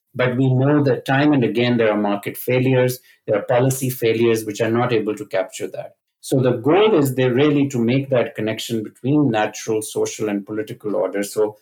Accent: Pakistan; English is a second language; I started doing just small experiments at home and growing up in Pakistan, and I enjoyed chemistry

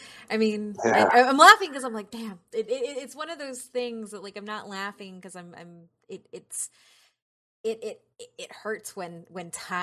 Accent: United States; Especially, I'm Mexican American.

